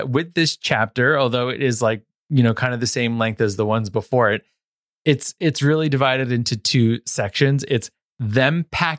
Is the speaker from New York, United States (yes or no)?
yes; New York, United States; growing up as a New Yorker, you're always kind of feeling like New York and LA are just city rivals.